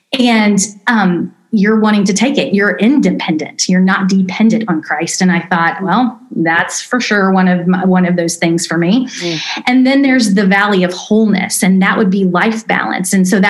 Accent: Indiana, United States; one night only, Goshen, Indiana, which I'm from Indiana.

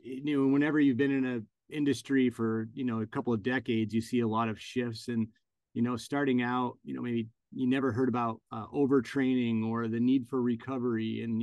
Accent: Vermont, United States; I'm from Vermont where we're headquartered. And wanted to enjoy the idea about going back to Vermont and working with my friends.

